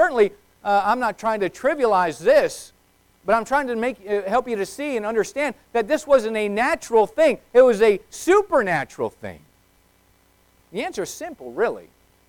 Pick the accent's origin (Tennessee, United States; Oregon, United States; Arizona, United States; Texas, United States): Arizona, United States; Tucson; Now, I grew up in Tucson, Arizona